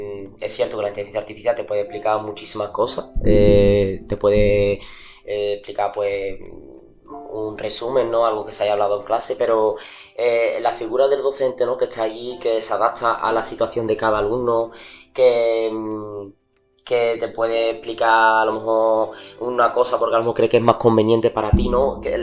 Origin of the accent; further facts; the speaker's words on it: Coria del Río, Andalusia, Spain; now in Cádiz, Spain; me mudé de Corea del Río, que es donde yo nací y crecí, en Sevilla, a Vía Martín, ¿no? Que llevo aquí 6 años. En Cádiz, 3 en Vía Martín y casi 3 ya en Cádiz.